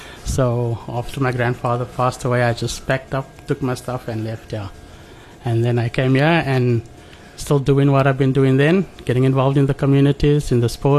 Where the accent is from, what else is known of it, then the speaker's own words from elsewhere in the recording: Cape Town, Western Cape, South Africa; moved away as an adult; I'm originally from Cape Town, where the DA obviously ruled and governed, and I came here 2010